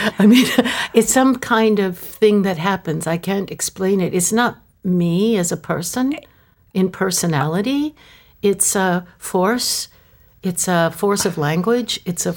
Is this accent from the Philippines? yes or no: no; Detroit, Michigan, United States; I was from Detroit. My father worked in a tool and die shop